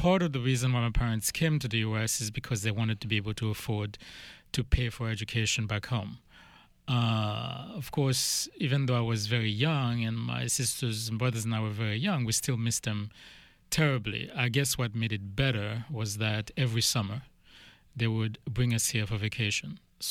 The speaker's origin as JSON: {"language": "English", "town": "Port-au-Prince", "region": "Ouest", "country": "Haiti", "tie": "born or raised there", "moved": "as an adult", "lives_now": "United States", "said": "I was born in Haiti, in Port-au-Prince. My parents met in the city. And I lived there for most of my early life, up until I was 18. My parents immigrated to this country before I came."}